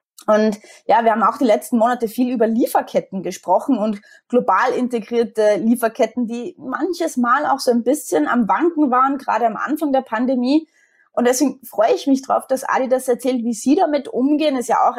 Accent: Austria; Jetzt bin ich Österreicherin, wie man unschwer erkennen kann. Und wie viele Österreicher bin ich absolut Wintersportfanatisch.

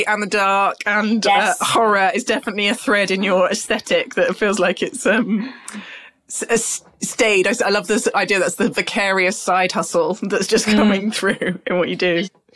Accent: United Kingdom; Police that we all do, I think, probably think exists because we're British people and it's in our DNA.

